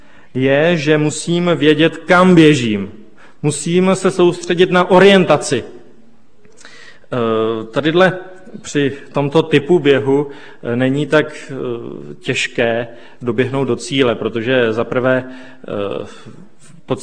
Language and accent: Czech; Liberec, Liberec Region, Czechia; já jsem původně z Liberce a v první třetině té trati máme dům